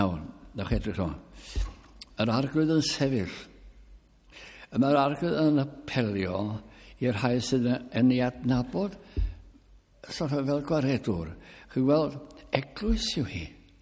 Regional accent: England, United Kingdom; Ond ges i fy magu mewn tref yn Lleiger

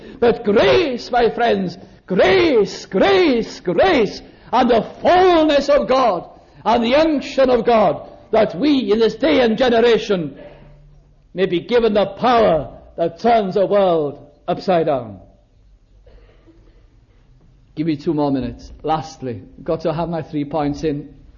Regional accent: Wales, United Kingdom; as we normally do as Welsh people when we've got something important to say.

